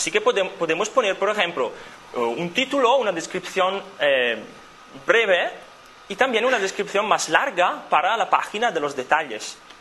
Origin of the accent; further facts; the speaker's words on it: Italy; Spanish is a second language; soy italiano, soy estudiante todavía